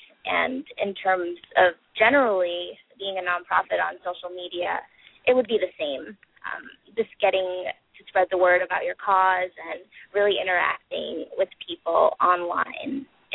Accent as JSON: {"language": "English", "region": "New York", "country": "United States", "said": "Yeah. Okay, so about me. I am from New York."}